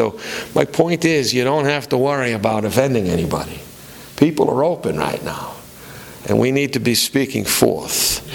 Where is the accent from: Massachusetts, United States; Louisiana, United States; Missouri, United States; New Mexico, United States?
Massachusetts, United States; Boston; I come from Boston. We're downtown types.